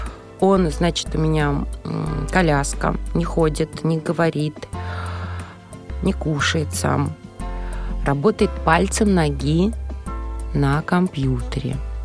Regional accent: Kamyshin, Volgograd Oblast, Russia; В Камышине, да. Вот я из Камышина.

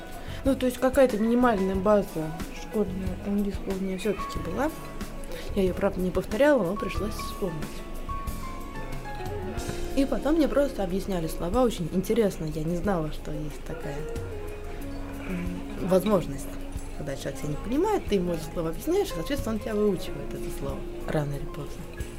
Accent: Russia; нас было 4 молодых человека до 30 из Германии, Румынии, Польши и я из России.

